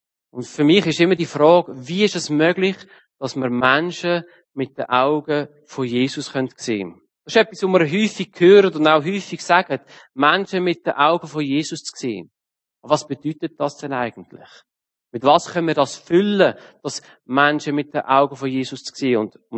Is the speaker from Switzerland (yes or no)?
yes; Aargau, Switzerland; Ja, als Aargauer davor würde es mich schon wundern